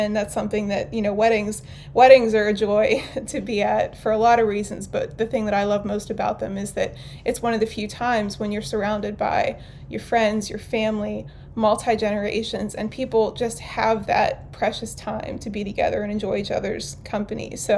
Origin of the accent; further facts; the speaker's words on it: New Castle, Pennsylvania, United States; now in Ambridge, United States; that was after we'd lived in Pittsburgh for about 5 or 6 years on the north side. And I grew up in Newcastle, about an hour north of here